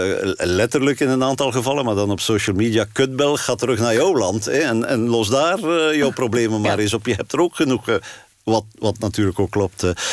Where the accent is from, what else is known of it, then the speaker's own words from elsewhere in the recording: Flanders, Belgium; now in Netherlands; Ik blijf een Vlaming, geboren en getogen in Vlaanderen. Met Vlaamse kinderen en kleinkinderen. En een Vlaamse cultuur die heel diep in mij zit. En een Vlaamse opvoeding.